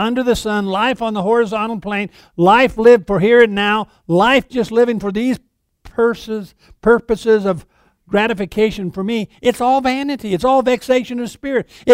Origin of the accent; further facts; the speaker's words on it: Colorado, United States; when I say I'm from Colorado, I'm always ready to duck